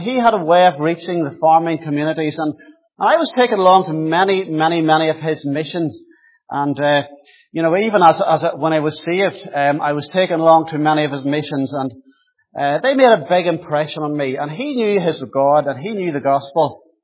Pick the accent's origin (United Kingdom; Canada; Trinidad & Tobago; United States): United Kingdom; Northern Ireland; I was born and brought up in a farming family outside Ocker, County Tyrone, so I'm way up from Tyrone there.